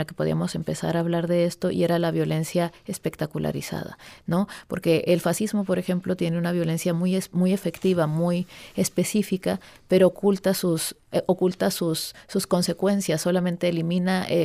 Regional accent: Mexico; el modelo ideal en mi país está vinculada con el machismo. O sea, y no lo digo de manera rápida, sino la estructura patriarcal machista y necrosoberana en México es la que funda el Estado Revolucionario Mexicano.

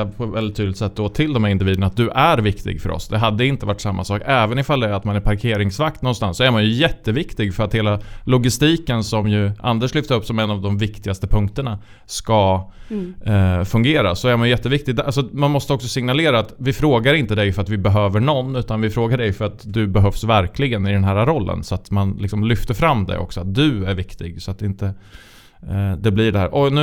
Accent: Falun, Dalarna County, Sweden; blev involverad i en handbollscup uppe i Falun där jag är ifrån

